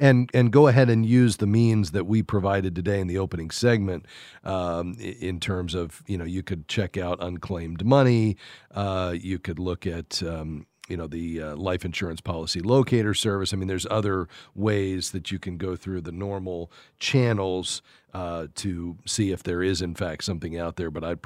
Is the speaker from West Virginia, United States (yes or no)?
no; Florida, United States; I grew up not too far from that swampland, so I know it well. I'm from South Florida myself, so I've spent some time out there in the Florida Everglades.